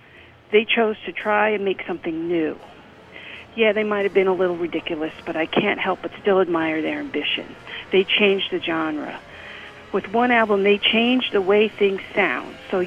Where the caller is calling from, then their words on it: New Jersey, United States; I'm calling from New Jersey.